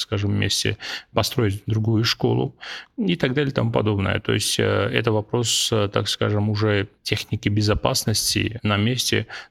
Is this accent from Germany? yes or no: no; Samtskhe-Javakheti, Georgia; Это дорога, соединяющая Грузию через Самсхаджавахэти, откуда я родом.